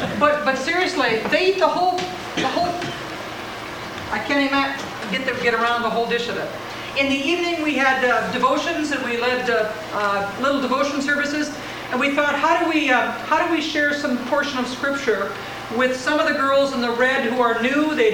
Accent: Minnesota, United States; I mean, I grew up in Minnesota Gumball

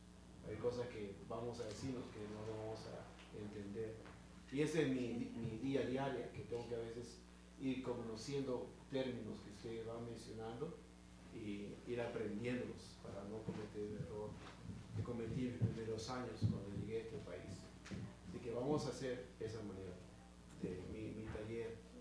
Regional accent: Peru; moved away; Así que ese es Perú, vengo de Perú. Ya tengo bastante que contar en mi país. Así que en el 82, recuerden bien, fue la que emigramos a este país.

